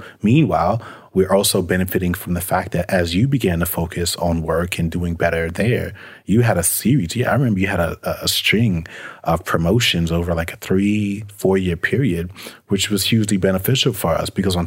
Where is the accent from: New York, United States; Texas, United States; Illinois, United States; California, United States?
New York, United States; When I was playing basketball growing up in New York